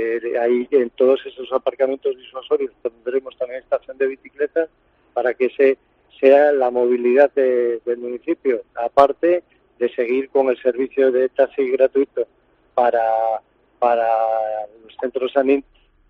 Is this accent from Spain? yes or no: yes; Alfoz, Galicia, Spain; Nosotros somos de Alfoz y lo que nos importa es el bien de nuestros vecinos